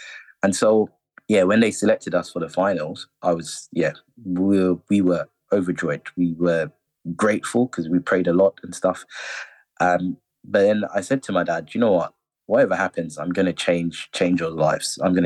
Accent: Jamaica; We grew up as brothers in Jamaica.

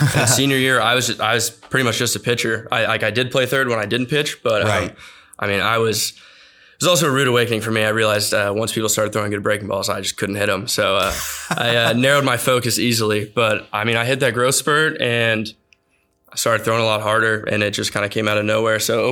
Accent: Canada; I'm Canadian. I'm a dual citizen.

